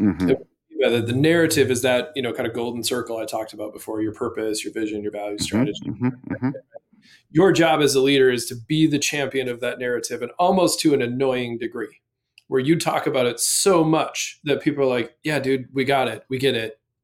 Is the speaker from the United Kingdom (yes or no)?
no; Midwest, United States; I grew up in the Midwest. I'm a big old softie.